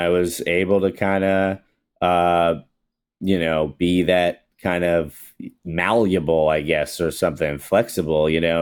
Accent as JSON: {"language": "English", "region": "Massachusetts", "country": "United States", "tie": "born or raised there", "also_born_or_lived": "New York", "moved": "as an adult", "said": "So I was 18 and I moved in with my dad in New York, and which is like where I was born, but I grew up in Massachusetts."}